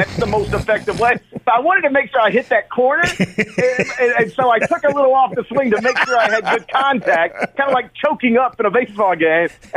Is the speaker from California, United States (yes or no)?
no; Mississippi, United States; born or raised there